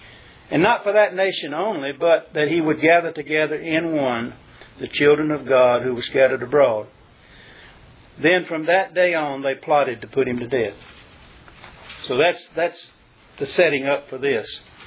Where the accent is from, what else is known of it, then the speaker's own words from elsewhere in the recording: Alabama, United States; They knew I was from somewhere else. I didn't have to tell them I was from Alabama, but they knew I wasn't from New York City.